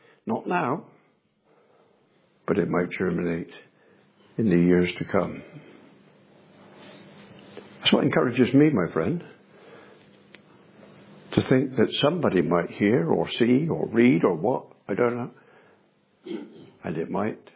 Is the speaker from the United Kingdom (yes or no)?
yes; Bristol, South West England, United Kingdom; I'm a Bristolian, you might tell from my accent. When I was a boy, I lived in Bristol. I was brought up in Bristol.